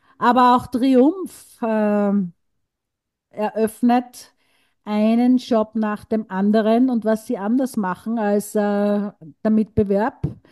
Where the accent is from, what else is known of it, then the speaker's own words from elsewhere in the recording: Graz, Styria, Austria; in meiner Heimat Graz